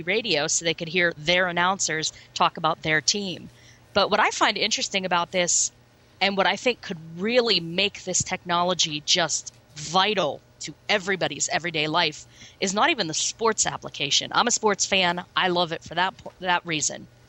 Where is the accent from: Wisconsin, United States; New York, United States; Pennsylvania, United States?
Pennsylvania, United States; Pittsburgh; I mean, I grew up in Pittsburgh. I'm a Pittsburgh girl.